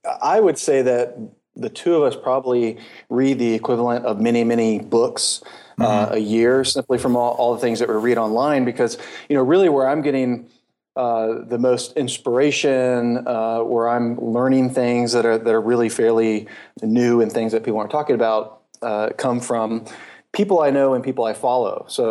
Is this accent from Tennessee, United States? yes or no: yes; Nashville, Tennessee, United States; I mean, just because I'm from Nashville doesn't mean you have to say it so slowly.